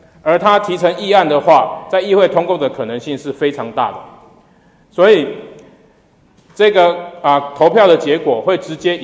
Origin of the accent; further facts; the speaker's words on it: China; now in Australia; 那这当然跟我们从中国来的也有关系，因为我们中国来的都大多是